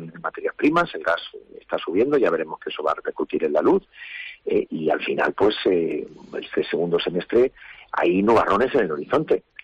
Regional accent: Castilla-La Mancha, Spain; yo soy manchego, a mí me gustan las pampanas, las cepas

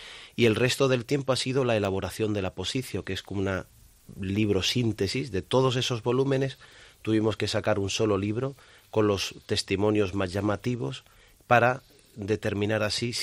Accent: Ronda, Andalusia, Spain; mi conocimiento de las hermanas viene desde mi infancia en Ronda

